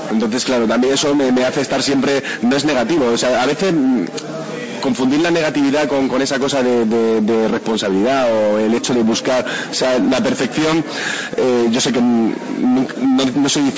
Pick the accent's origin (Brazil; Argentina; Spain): Spain; Granada, Andalusia; now in Madrid, Spain; yo soy de Granada, ¿no? O sea, de Granada a Madrid es mi pequeña emigración.